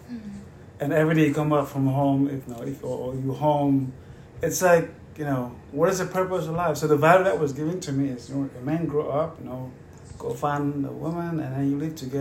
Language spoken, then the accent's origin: English; Connecticut, United States; Hello, we are from Connecticut. We're here in Delaware for a weekend.